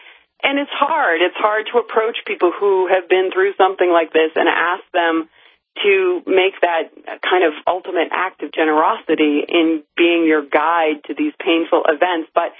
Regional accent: Massachusetts, United States; I grew up here near Boston

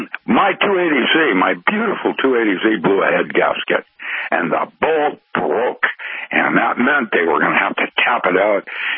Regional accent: Seattle, Washington, United States; My hometown in Seattle, I went up to visit.

